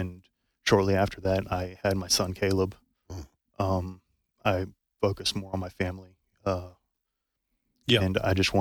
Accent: Mayfield, Kentucky, United States; My hometown is Mayfield, Kentucky.

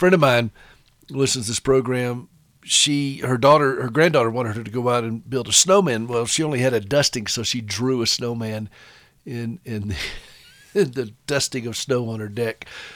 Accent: South Carolina, United States; And but where I grew up in South Carolina, snow was a weird novelty.

